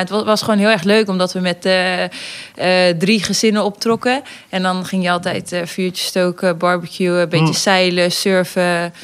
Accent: Wartena, Friesland, Netherlands; Ja, in Friesland, opgegroeid in Wartena. Een heel klein dorpje, 800 inwoners.

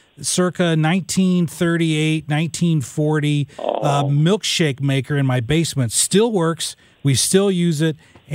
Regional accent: Illinois, United States; when I was a kid, I grew up in Southern Illinois.

